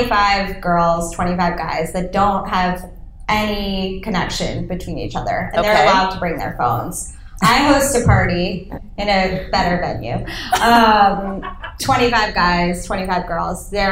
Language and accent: English; New York, United States; I mean, I am born and raised in New York. I grew up in a very traditional Italian Jewish family.